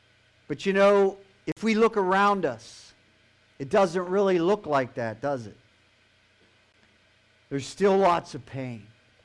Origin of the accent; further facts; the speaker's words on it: Pittsburgh, Pennsylvania, United States; I'm from Pittsburgh, okay?